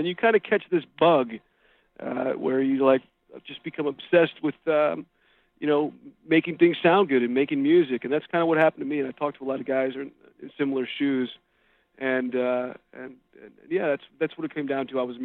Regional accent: Westfield, New Jersey, United States; born or raised there

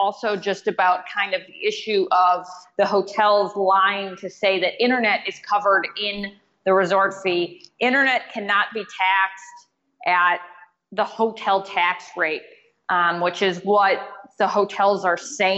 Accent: Detroit, Michigan, United States; I'm originally from Detroit.

